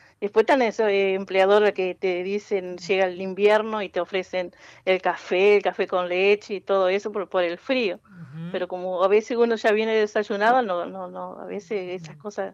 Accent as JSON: {"language": "Spanish", "town": "Villaguay", "region": "Entre Ríos", "country": "Argentina", "tie": "born there", "said": "nací en Villaguay, ahora tengo mi casa."}